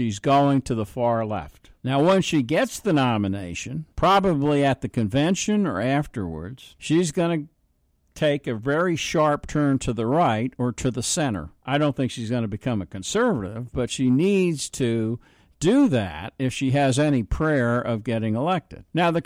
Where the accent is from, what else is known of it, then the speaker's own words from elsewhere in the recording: New York City, New York, United States; I come from New York. No surprises there. Now, what you need to understand about New York is I come from New York City.